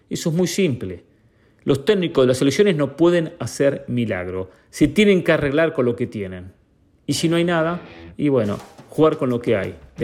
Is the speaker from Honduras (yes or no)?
yes; Honduras; moved away; Yo como hondureño, 100% nacido y creado allá en mi niñez, estoy totalmente de acuerdo